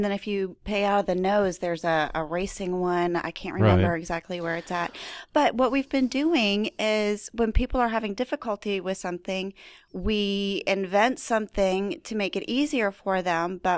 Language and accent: English; Roswell, United States; I'm from Roswell, so it was probably a little more rural back then. We used to have cows.